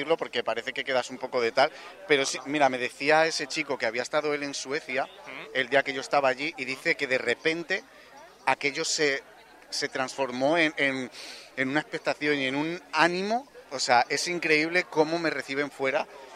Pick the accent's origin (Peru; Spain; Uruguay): Spain; creo que soy muy español.